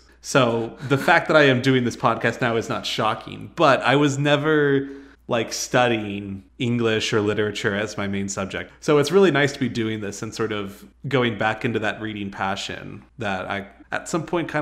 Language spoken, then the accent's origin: English; Albuquerque, New Mexico, United States; I was born and raised in Albuquerque.